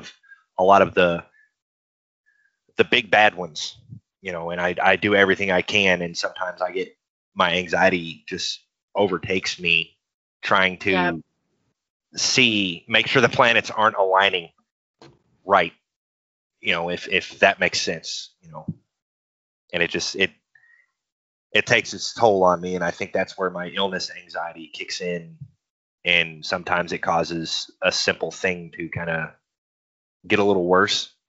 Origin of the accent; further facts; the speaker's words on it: Louisville, Kentucky, United States; Even though I grew up in Louisville, you know, which is a big city, my father was a police officer.